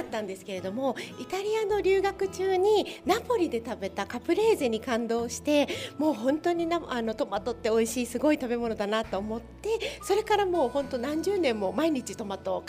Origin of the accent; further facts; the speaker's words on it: Okinawa, Japan; 私が沖縄出身ということで